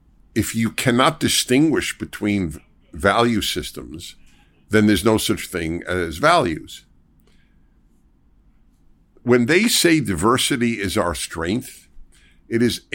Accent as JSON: {"language": "English", "country": "United States", "said": "That doesn't mean I'm a religious Jew. I haven't given up my Judaism, but I'm an American."}